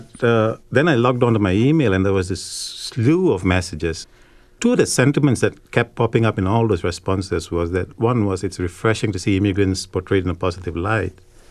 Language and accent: English; Malaysia; now in United States; I'm from Malaysia, so is my wife. I'm Indian, she's Chinese. Our two kids are thus half Indian and half Chinese, but they're Malaysian by nationality, American by birth, and Southern by the grace of God.